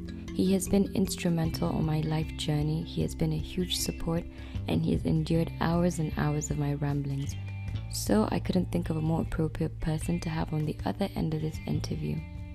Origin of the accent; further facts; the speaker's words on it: Abuja, Federal Capital Territory, Nigeria; also born or lived in Maiduguri; I'm semi-fluent in Kanuri. I lived in Maiduguri till I was about 5. Then I moved to Abuja, where I did my primary and secondary school there.